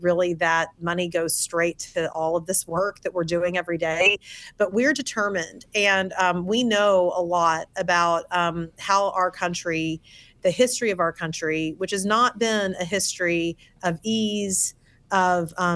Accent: Texas, United States; Our friends and family in my home state of Texas, where I spend a lot of time with my family

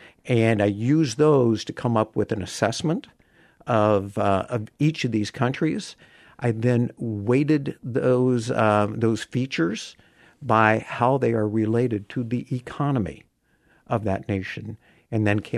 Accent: United States; And because of my roots being American and my centricity with the country, I anticipated America was going to be number one.

